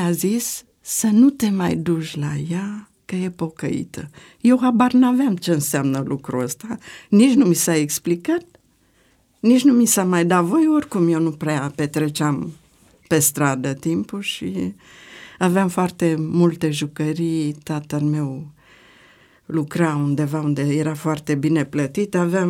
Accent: Bucharest, Romania; born there; deși foarte puțin am locuit acolo, eu m-am născut în Ferentari.

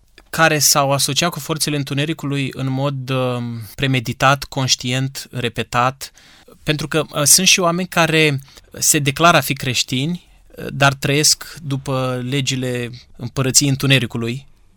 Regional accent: Romania; Tu ești român, să zicem, eu sunt român.

